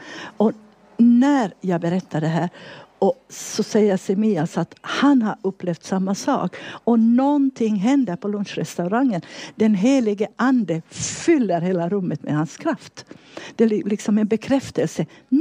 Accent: Vaasa, Ostrobothnia, Finland; now in Sweden; Sen är ju jag född i Finland, jag är uppvuxen i Vasa.

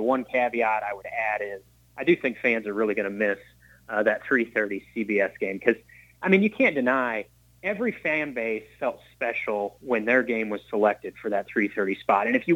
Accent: Midwest, United States; I'm originally from the Midwest

